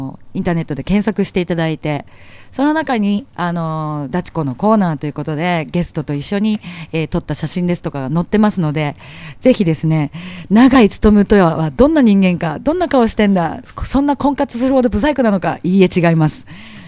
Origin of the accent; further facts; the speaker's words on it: Iwate, Japan; 地元に帰る、必ず地元にの岩手に帰るんだけど